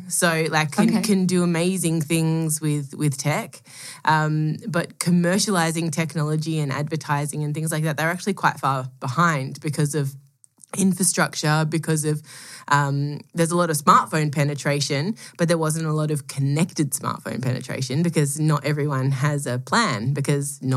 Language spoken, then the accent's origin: English; Melbourne, Victoria, Australia; I'm Australian. I was born, grew up in Melbourne